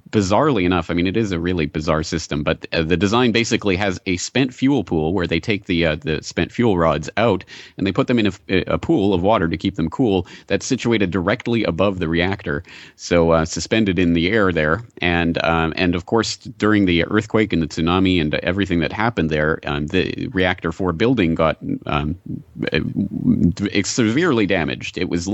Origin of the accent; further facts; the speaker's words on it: Canada; I am Canadian, but I've become a bit of a wussy for the last 9 years, 10 years here.